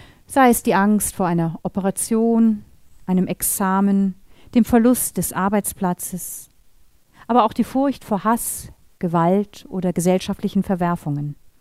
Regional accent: Baltic coast, Germany; now in Austria; Sie hören meiner Sprache an, ich komme aus Deutschland, auch wenn ich schon 15 Jahre in Österreich lebe. Ich komme von der Ostsee.

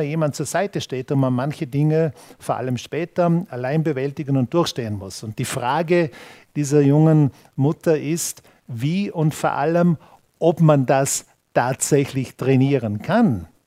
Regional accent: Vorarlberg, Austria; und sonst schießen sie dir auf den Kopf, sagt man bei uns in Vorarlberg.

